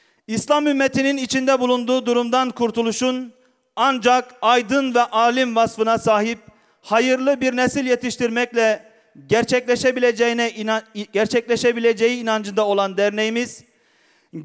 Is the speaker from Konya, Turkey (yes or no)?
no; Ankara, Turkey; biz Ankaralı talebeler olarak hocamızın yanındayız ve onunla beraber bu mücadeleyi sürdüreceğiz. Ve biz Ankaralılar olarak şöyle diyoruz